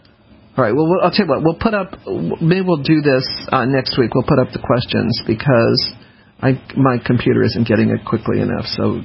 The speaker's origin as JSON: {"language": "English", "town": "Denver", "region": "Colorado", "country": "United States", "tie": "born or raised there", "said": "I knew that because I grew up in Denver."}